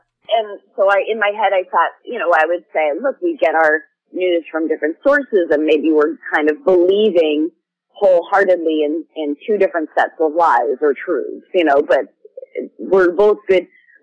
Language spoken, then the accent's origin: English; New Hampshire, United States; I grew up going to church many times because I grew up in New Hampshire, and is a very church loving, you know, there were no Jews there.